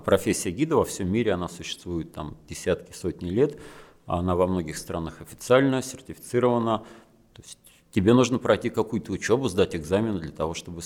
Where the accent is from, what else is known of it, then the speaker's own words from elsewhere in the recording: Kamchatka Krai, Russia; Родился, вырос на Камчатке, начал там работать гидом на летних программах в 99 году.